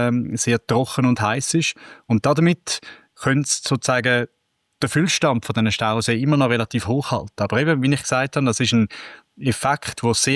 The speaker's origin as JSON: {"language": "German", "country": "Switzerland"}